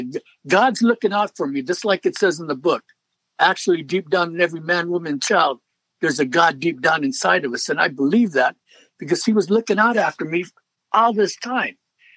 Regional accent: Ellis Island, New York, United States; born there; I'm a Navy brat. My dad was in the Navy. My mom was a housewife. I was born on Ellis Island, where the Statue of Liberty is. And we moved quite often

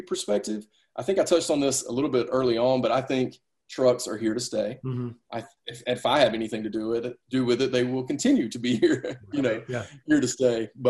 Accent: the South, United States; I've got hand sanitizer everywhere and I'm from the South. I want to shake everybody's hand.

